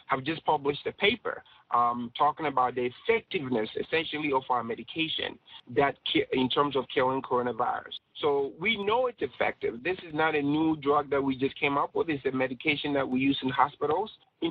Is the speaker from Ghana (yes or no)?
yes; Ghana; now in United States; I'm a Ghanaian. I was born in Ghana, came to America, graduated from University of Virginia.